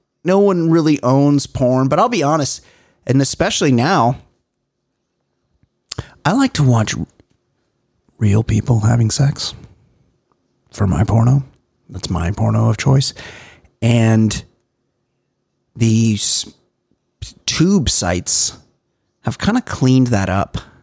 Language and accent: English; Minnesota, United States; That demented dentist is from Minnesota, and I usually like to stick up for my home state.